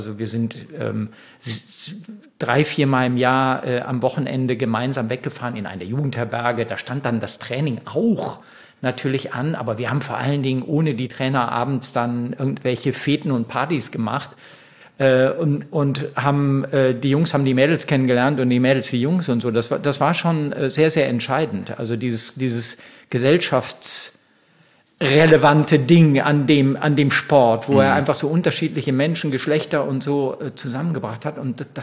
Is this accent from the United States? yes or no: no; Neuss, North Rhine-Westphalia, Germany; born or raised there